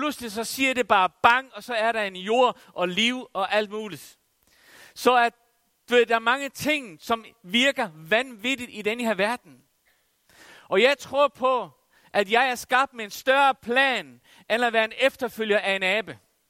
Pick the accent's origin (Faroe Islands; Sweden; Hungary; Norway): Faroe Islands; Jeg kommer fra Færøerne, og os, der kommer fra Færøerne, vi har nogle gange en livlig fantasi.